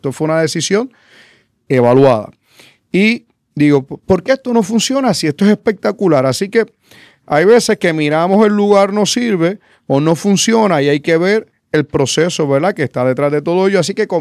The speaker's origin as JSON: {"language": "Spanish", "town": "Castañer", "country": "Puerto Rico", "also_born_or_lived": "Adjuntas", "said": "Así que, de una forma u otra, siempre he sido de Castañer y de Adjuntas. Hacía 2 años yo comencé a trabajar una casa que tengo allí en el pueblo, en el barrio de Yahuecas, de Adjun"}